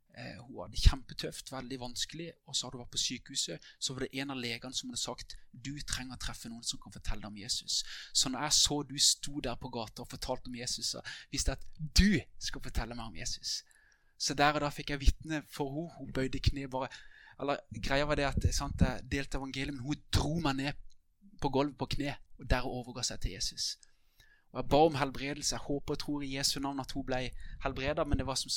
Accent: Konsmo, Agder, Norway; bodde et år i Konsmo der jeg kommer fra, eller bodde et par år

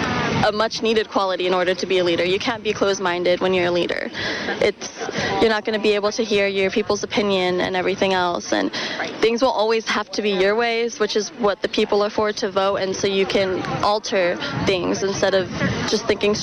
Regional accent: California, United States; they might have a better opinion than I do, because I'm from California.

